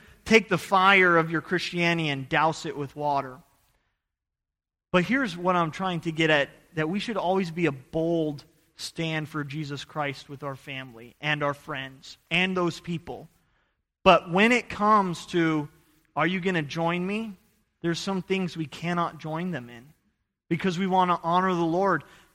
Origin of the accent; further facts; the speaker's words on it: Idaho, United States; I'm from Idaho, and I love the mountains.